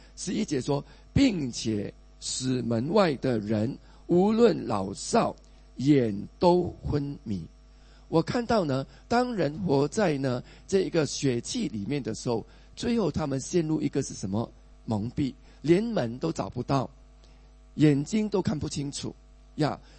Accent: Singapore; 我们身为新加坡人住在这个土地

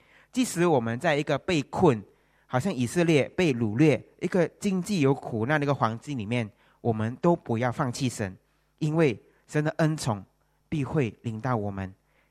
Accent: Malaysia; 我一个马来西亚人要留在这边

